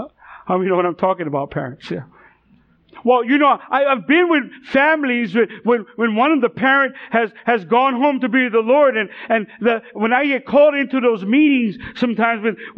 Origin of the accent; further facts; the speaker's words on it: Kalihi, Hawaii, United States; I grew up in Kalihi, and I grew up in a very rough neighborhood, living in the housing projects